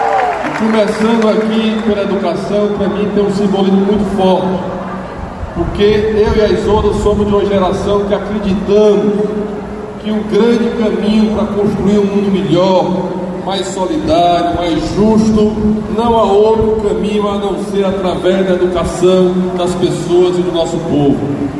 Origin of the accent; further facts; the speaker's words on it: Crato, Ceará, Brazil; que por coincidência é lá da minha terrinha, do Crato.